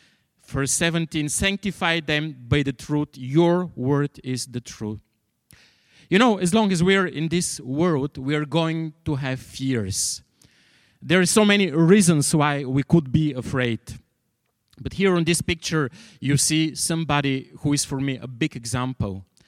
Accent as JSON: {"language": "English", "country": "Bulgaria", "tie": "born or raised there", "said": "I grew up in the People's Republic of Bulgaria."}